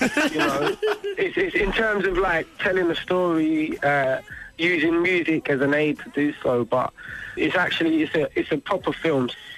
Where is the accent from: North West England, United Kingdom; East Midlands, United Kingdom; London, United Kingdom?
London, United Kingdom; I mean, I'm from East London, and I got kicked out of school